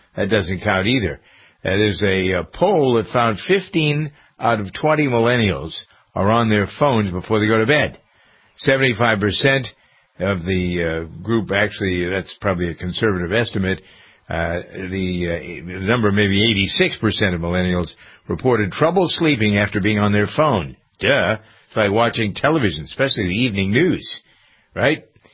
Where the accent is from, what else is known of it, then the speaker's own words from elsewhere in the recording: Massachusetts, United States; appears to have automatically installed a COVID exposure notification app for people who live in my home state of Massachusetts